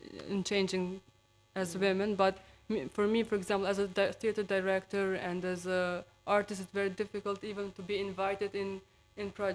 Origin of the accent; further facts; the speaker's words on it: Kosovo; English is a second language; and I'm from Kosovo, so comparing, for example, when my family, they didn't have a very high education